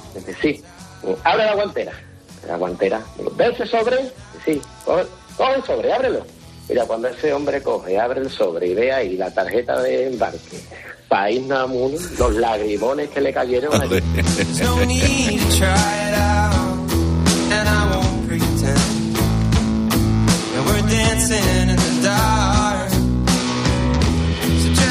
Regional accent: Écija, Andalusia, Spain; Cojo el coche, yo soy de Écija, voy, lo recojo.

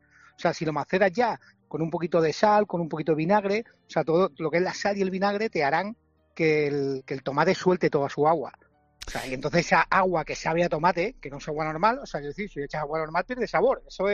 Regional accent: Marbella, Andalusia, Spain; yo nací en Marbella, Andalucía. O sea, al final es un sitio donde el gazpacho me he criado, básicamente con él.

